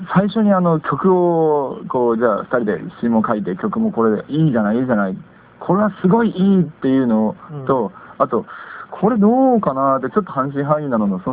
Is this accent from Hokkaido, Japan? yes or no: yes; Hakodate, Hokkaido, Japan; ちょうど、なんか、地元の函館に帰って